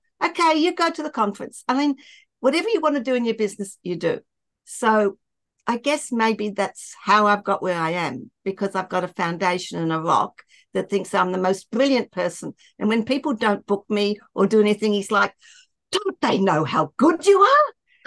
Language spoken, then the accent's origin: English; Canberra, Australian Capital Territory, Australia; I grew up in Canberra, which is our capital city in Australia.